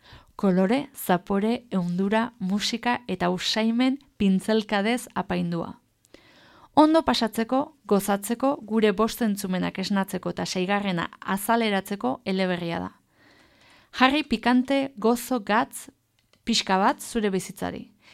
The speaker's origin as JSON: {"language": "Basque", "town": "Legorreta", "region": "Basque Country", "country": "Spain", "said": "eta legorretan, nire herrian, abe jendea etortzen dan, irailean egingo det"}